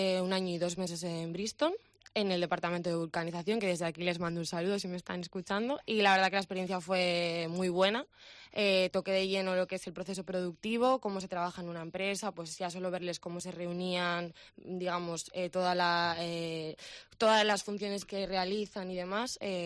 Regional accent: Santander, Cantabria, Spain; yo acabé mis estudios en Oviedo y como soy de Santander tuve que volver aquí por motivos personales

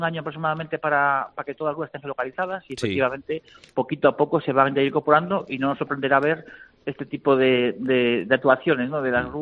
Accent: Spain; como español

